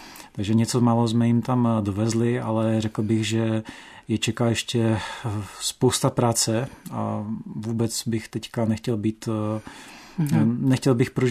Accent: Nové Heřminovy, Moravian-Silesian Region, Czechia; also born or lived in Bruntál; Z rodiči jsem žil od 9 let v Nových Heřminovech.

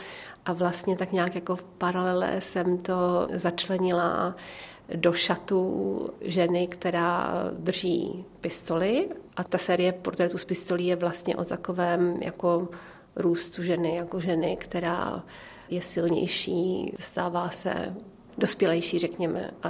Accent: Hradec Králové, Hradec Králové Region, Czechia; also born or lived in Pelhřimov / Hořebník; já jsem se narodila v Pelhřimově a hned po porodu mě převedli do vlastně domů mých prarodičů v Hořebníku, kde jsem bydla do svých dvou let a pak jsme se celá rodina přestěhovali do Hradce Králové

